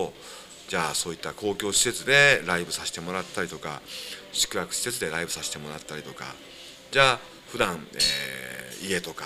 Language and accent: Japanese; Fukui, Japan; まあ、今地元に戻ってきて地元で再度生活をしてみて、改めて福井の良さというものをすごく感じます。